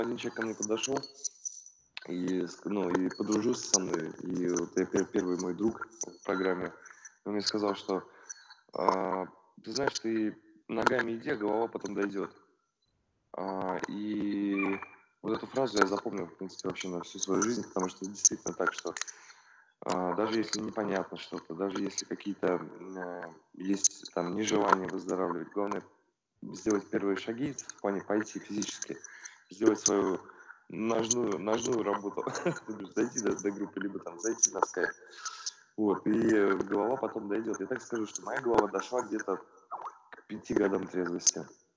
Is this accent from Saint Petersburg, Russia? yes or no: yes; Saint Petersburg, Russia; Ну, я вообще из Петербурга, вот, там такой город жесткий.